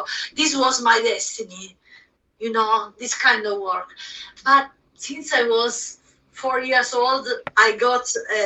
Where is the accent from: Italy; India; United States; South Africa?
Italy; English is a second language; because I'm from Italy